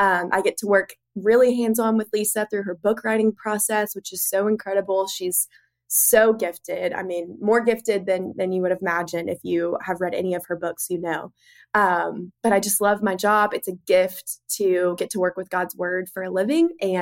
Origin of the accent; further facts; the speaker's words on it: Birmingham, Alabama, United States; now in Charlotte, United States; But I'm born and raised in Birmingham. My whole family is still there. And almost 7 years ago, when I graduated from the University of Alabama, I moved to Charlotte, North Carolina